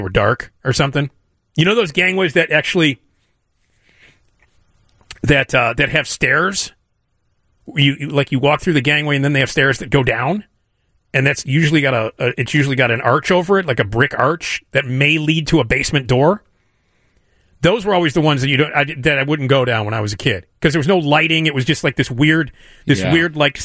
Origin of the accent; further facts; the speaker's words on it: Chicago, Illinois, United States; I grew up in the city. I grew up, you know, I grew up on Addison, six blocks from Wrigley. That's where I grew up. And I've never lived anywhere but the city.